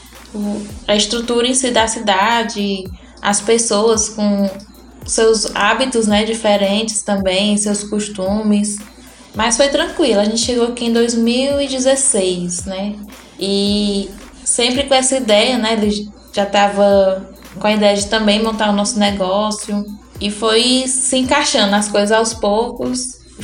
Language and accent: Portuguese; Fortaleza, Ceará, Brazil; Em Fortaleza.